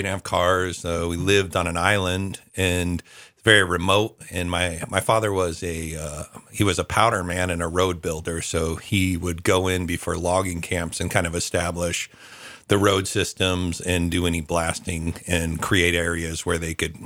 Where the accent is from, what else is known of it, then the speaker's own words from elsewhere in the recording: Alaska, United States; also born or lived in Redding, California; So I lived there my whole childhood